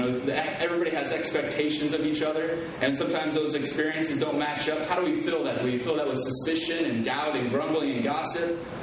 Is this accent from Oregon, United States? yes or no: yes; Oregon, United States; now in Michigan, United States; Because about 14, 15 years ago, I became a Christian. I moved from Oregon, which is in the west coast, to Michigan, which is like in the middle of the country.